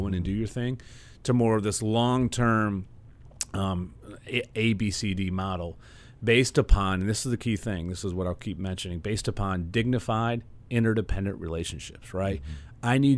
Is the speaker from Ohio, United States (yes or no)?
no; Bumpville, New York, United States; So growing up in Bumpville, we had a basketball court in the top of our haymow called the Crane Dome. It's still in existence there now. And the school, I went to high school in Russ Corners Christian Academy in Vestal, outside of Binghamton.